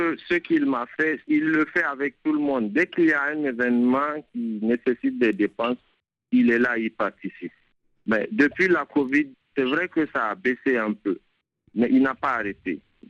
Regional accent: Niamey, Niger; now in Tahoua, Niger; je suis de Niamey au Niger, mais je vis et je travaille à Taoua, à 600 km de Niamey.

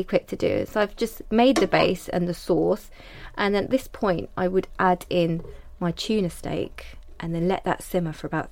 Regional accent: London, United Kingdom; I grew up here in London

